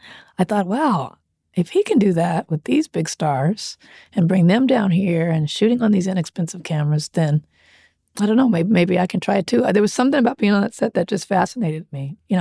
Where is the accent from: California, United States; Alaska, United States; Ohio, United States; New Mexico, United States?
California, United States; Compton; I grew up in Compton. There's no movie theater in Compton, so there's no independent film showing there